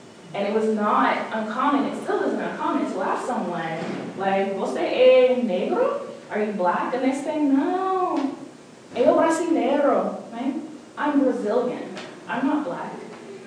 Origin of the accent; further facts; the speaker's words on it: the South, United States; I get there, and I'm a Southerner, I was like, oh, I know black-eyed peas and ham hocks when I see it, right?